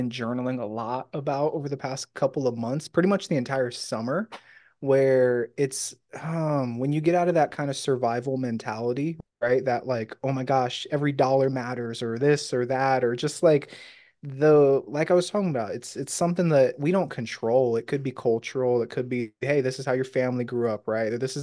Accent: California, United States; I grew up in Disneyland, right?

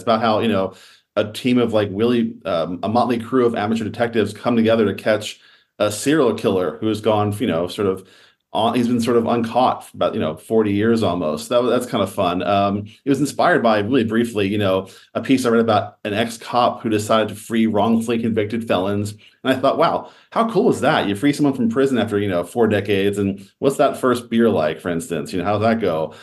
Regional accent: East Coast, United States; I'm from the East Coast, so I'm like, rain, whatever. I'm used to, you know, fighting snow

